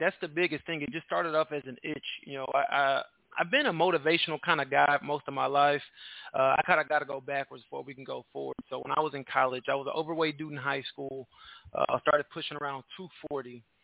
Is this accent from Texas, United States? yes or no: yes; Houston, Texas, United States; I'm from Houston, brother. We're in Houston, Texas.